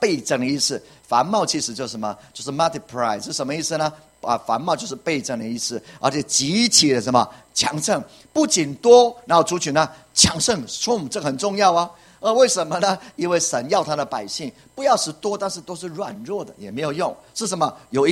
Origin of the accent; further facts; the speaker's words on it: Taiwan; 如果照我们台湾人来讲的话，大概六十五岁就退休了